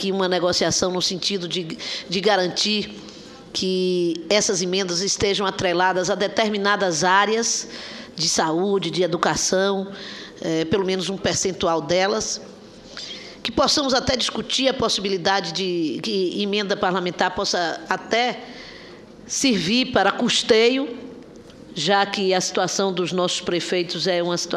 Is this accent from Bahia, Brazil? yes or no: yes; Bahia, Brazil; como baiano